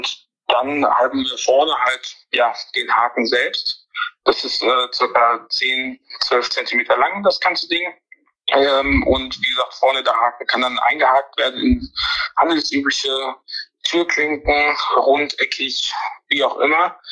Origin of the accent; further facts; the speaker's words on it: Neuss, North Rhine-Westphalia, Germany; ich komme aus Neuss.